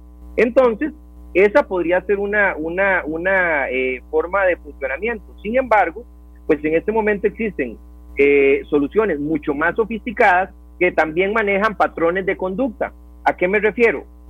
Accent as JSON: {"language": "Spanish", "country": "Costa Rica", "said": "pero yo, a ciencia cierta y como costarricense"}